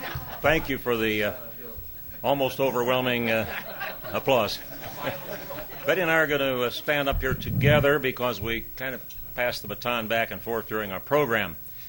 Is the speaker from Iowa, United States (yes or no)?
yes; Council Bluffs, Iowa, United States; also born or lived in Omaha; room, I see an array of Council Bluffs and Omaha people, and I really count both of these cities as my hometown.